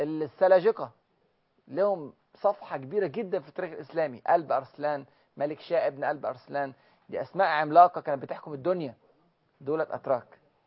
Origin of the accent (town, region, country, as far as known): Egypt